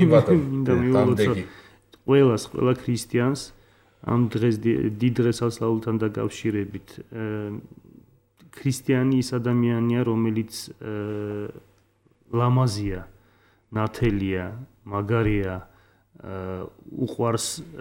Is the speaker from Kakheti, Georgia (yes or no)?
no; Akhaltsikhe, Samtskhe-Javakheti, Georgia; born there; მე დაბადებული ვარ ახალციხეში, ზუსტად ებრაულ რაიონში.